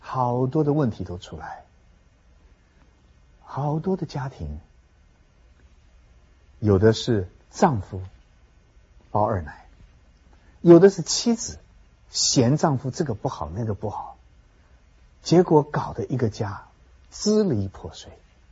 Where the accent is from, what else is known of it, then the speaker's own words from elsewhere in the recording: China; now in United States; 我们中国人以前有一句老话说，贫贱夫妻百事哀，我们总觉得没有钱很可怜。但是我告诉你，这么多年我在美国